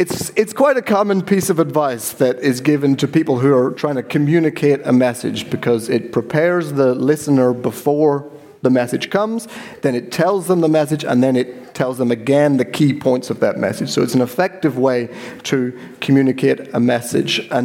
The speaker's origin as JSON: {"language": "English", "region": "Northern Ireland", "country": "United Kingdom", "said": "I'm from Northern Ireland."}